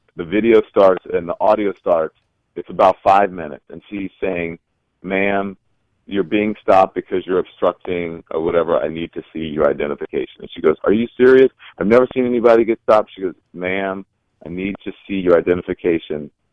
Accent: New York City, New York, United States; I walk in the middle of the street, right, as a New Yorker, and a former New Yorker, now a current New Yorker.

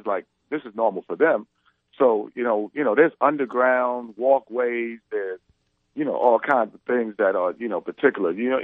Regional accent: New York, United States; It's like New York City, but just cleaner. And I'm from New York.

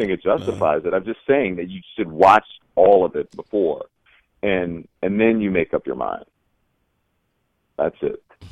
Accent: New York City, New York, United States; I walk in the middle of the street, right, as a New Yorker, and a former New Yorker, now a current New Yorker.

